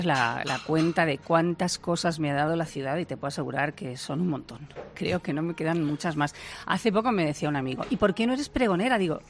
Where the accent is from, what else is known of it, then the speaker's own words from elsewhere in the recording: Albacete, Castilla-La Mancha, Spain; todo el mundo sabe que soy de Albacete